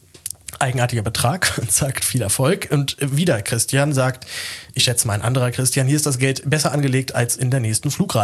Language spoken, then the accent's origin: German; Berlin, Germany; Für mich ist es auf jeden Fall sehr praktisch, wenn alle in meine Heimat ziehen, da muss ich nicht mehr so viel rumfahren. Warum genau geht's nach Berlin?